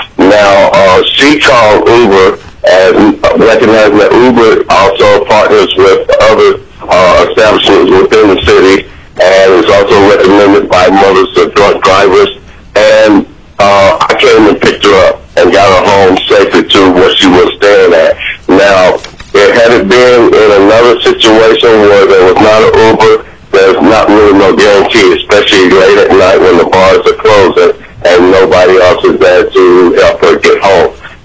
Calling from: Seattle, Washington, United States; I'm calling from Seattle, Washington.

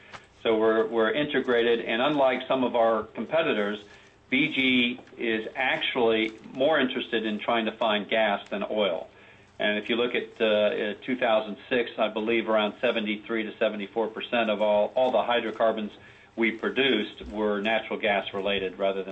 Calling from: Houston, Texas, United States; I'm calling from Houston

